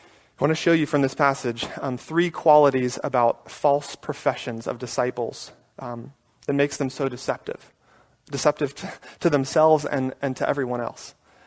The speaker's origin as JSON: {"language": "English", "town": "Atlanta", "region": "Georgia", "country": "United States", "tie": "born there", "said": "For those of you who know that I was born in Atlanta and that I will always be a Braves fan"}